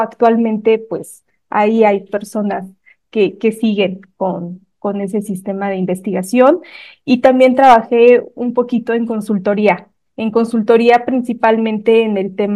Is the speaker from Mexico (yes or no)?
yes; Mexico; Como bien mencionas, soy mexicana.